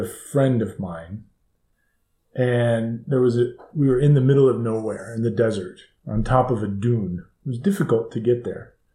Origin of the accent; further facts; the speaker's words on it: United States; now in Abu Dhabi, United Arab Emirates; Well, given that I'm American, we send our children to the American Community School.